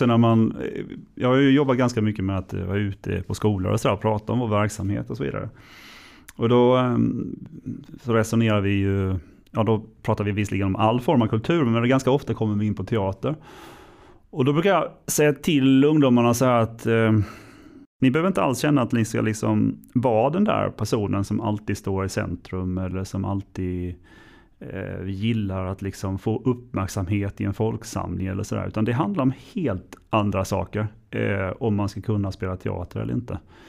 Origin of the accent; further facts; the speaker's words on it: Ljungby, Kronoberg County, Sweden; Jag är född och uppvuxen här i Ljungby. Sen har jag pluggat till mellanstadielärare en gång i tiden, Kalmar. Och så jobbade jag där några år och sen så kom jag tillbaka hit